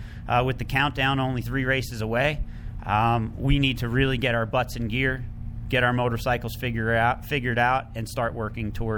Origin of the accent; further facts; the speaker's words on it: Englishtown, New Jersey, United States; I grew up in Englishtown.